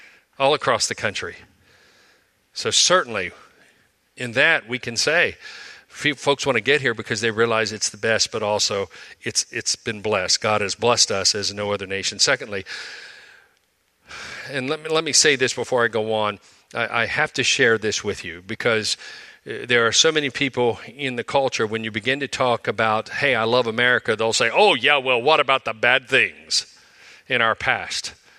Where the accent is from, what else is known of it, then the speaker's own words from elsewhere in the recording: Ohio, United States; When I was growing up in Ohio, southern Ohio, my My parents almost always tried to take us on a very inexpensive family vacation.